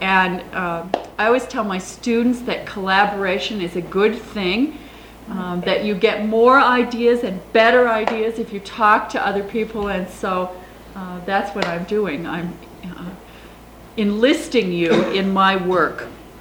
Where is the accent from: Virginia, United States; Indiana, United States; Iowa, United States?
Iowa, United States; Ames; also born or lived in Minneapolis, United States; now in Northfield, United States; I grew up in St. Andrew's Lutheran Church in Ames, Iowa. Was for a number of years a member of Trinity Congregation in Cedar Riverside neighborhood of Minneapolis, and I now belong to St. John's Lutheran in Northfield, Minnesota.